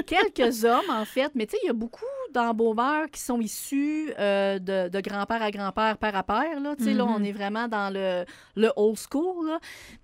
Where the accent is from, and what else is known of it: Baie-Saint-Paul, Quebec, Canada